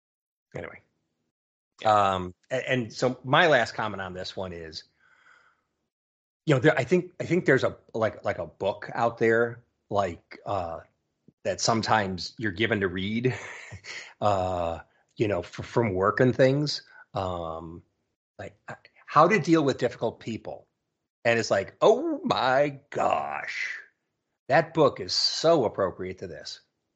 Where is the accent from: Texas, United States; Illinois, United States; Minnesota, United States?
Illinois, United States; Chicago; I'm from Chicago too.